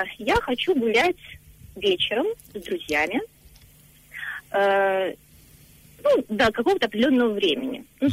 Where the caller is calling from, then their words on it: Moscow, Russia; Я звоню из Москвы.